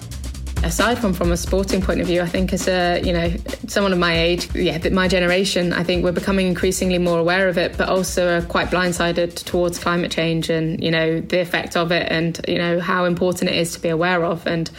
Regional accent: Isle of Man; also born or lived in Bath; I was born in Bath, so pretty nice part of the country and the countryside. And then we moved to Isle of Man for a good sort of part of our upbringing.

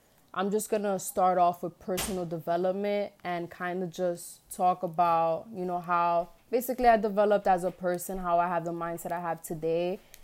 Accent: New York City, New York, United States; But, I'm 21 years old. I was born and raised in the Bronx. That's in New York City, for those that may not know.

